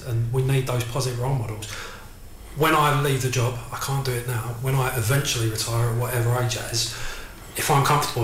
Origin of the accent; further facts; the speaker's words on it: United Kingdom; Victoria Cross, where I grew up in Warwick Square.